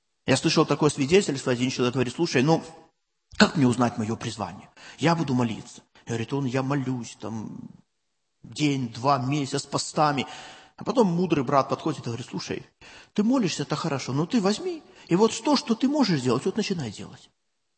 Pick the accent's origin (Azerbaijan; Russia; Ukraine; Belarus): Belarus; ну как мы, белорусы, по Меркону бывает, опаздывают.